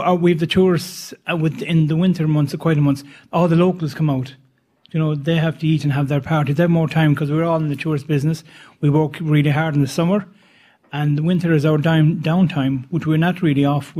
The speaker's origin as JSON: {"language": "English", "town": "Black Valley", "region": "Munster", "country": "Ireland", "said": "I'm from the Black Valley, which is 13 miles away, the heart to Kerry."}